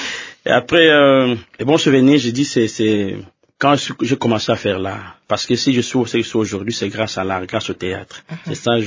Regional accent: Kinshasa, DR Congo; Je suis né à Yolo, sur l'avenue Fimi, numéro 14 et bis. Je suis né et grandi là-bas.

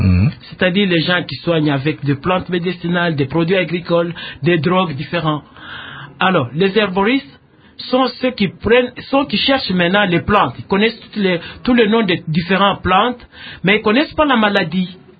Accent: DR Congo; Alors, ici chez nous au Congo

